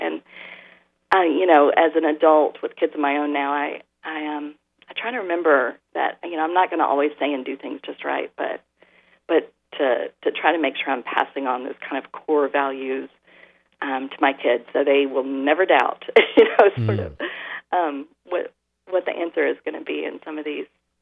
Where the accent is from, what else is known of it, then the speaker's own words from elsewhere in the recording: the South, United States; I've been in a strange position to observe some things more keenly because of growing up in the South